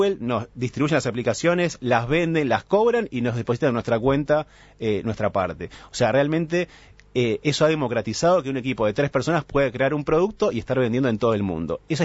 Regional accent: Argentina; bueno, yo soy argentino

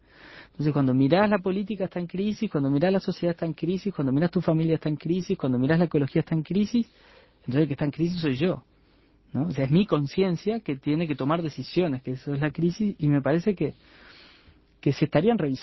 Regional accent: Catalonia, Spain; Somos de Cataluña.

